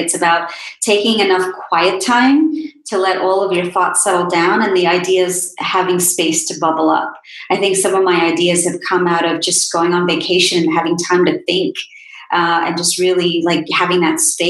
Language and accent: English; India; I am Indian. I am an Indian woman. I am an Indian woman journalist. I am an Indian woman journalist with a platform now trying to support other Indian women professionals.